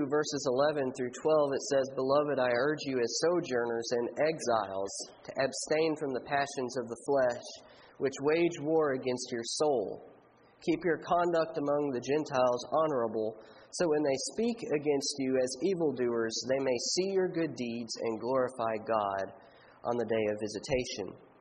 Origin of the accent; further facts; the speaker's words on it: Indiana, United States; born there; now in Kentucky, United States; I was born in Indiana, and so I'm here in Kentucky, so I'm kind of out of place of the place that I was born.